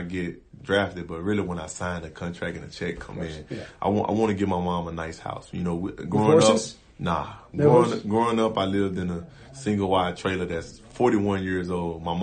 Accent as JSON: {"language": "English", "region": "Louisiana", "country": "United States", "said": "Louisiana."}